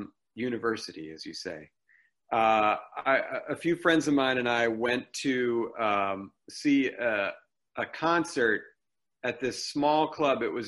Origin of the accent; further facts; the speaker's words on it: Boston, Massachusetts, United States; So I happen to be, I'm from the Boston area.